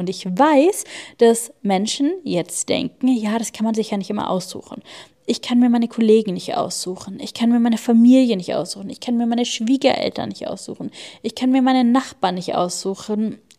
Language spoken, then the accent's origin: German; Bavaria, Germany; ob das einfach ein bayerischer Spruch ist aus meiner Heimat